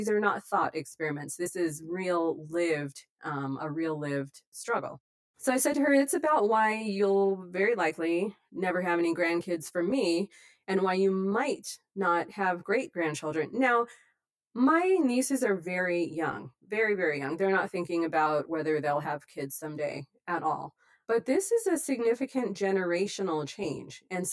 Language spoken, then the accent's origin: English; Los Angeles, California, United States; Yeah, so I'm from Los Angeles. We were sitting in traffic, which is a very LA thing to do.